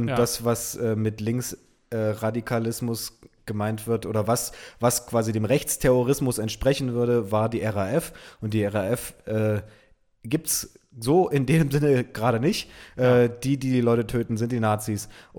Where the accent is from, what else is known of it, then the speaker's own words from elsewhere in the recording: Dresden, Saxony, Germany; now in Münster, Germany; Ich wohne und studiere inzwischen seit ein paar Jahren in Münster, aber gebürtig komme ich aus Dresden und zwar genau wie Julius, der es in Folge 72 erwähnt, auch aus Niederwarder. Zumindest habe ich den Großteil meiner Kindheit und komplette Jugend da verbracht.